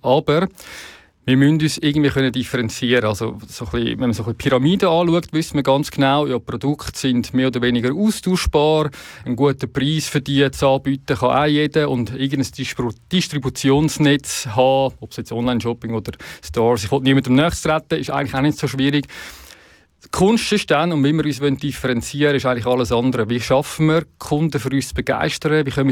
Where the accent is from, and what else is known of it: Pfäffikon, Switzerland; born or raised there